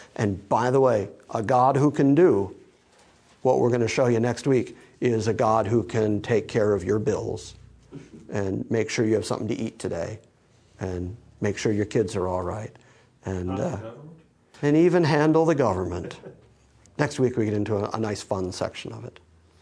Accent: United States; I grew up in America, and even though I, you know, make my comments about how I grew up in the, you know, the Lutheran Church

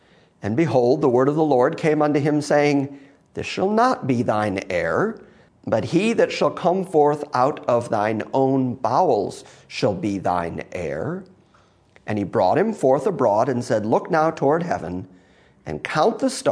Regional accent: Detroit, Michigan, United States; I grew up in Detroit with a whole lot of Catholic friends.

